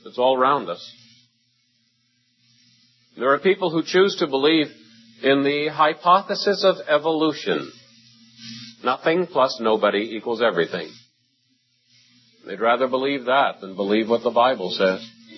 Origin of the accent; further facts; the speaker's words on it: St. Catharines, Ontario, Canada; born there; I was born in St. Catharines, Ontario. So was my mother, and so was my grandmother.